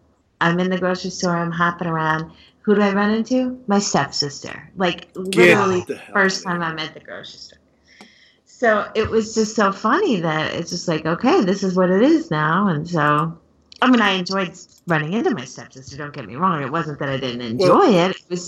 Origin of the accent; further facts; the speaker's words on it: Wheaton, Illinois, United States; now in Chicago, United States; you know, I grew up in Wheaton. I lived in Wheaton from 79 to 88, and then I went to college, you know.